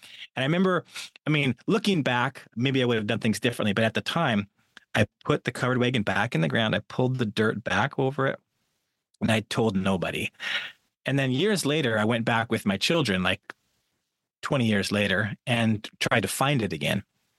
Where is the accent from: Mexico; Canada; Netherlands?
Canada; now in United States; So this was Canada. I grew up in Canada and then now I live in the United States.